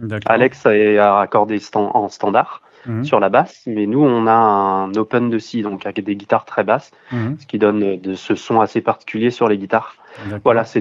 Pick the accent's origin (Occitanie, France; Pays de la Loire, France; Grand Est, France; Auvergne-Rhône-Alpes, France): Pays de la Loire, France; Angers; On est tous d'Angers, oui. Oui, on habite tous à Angers ou autour, mais on est tous de là.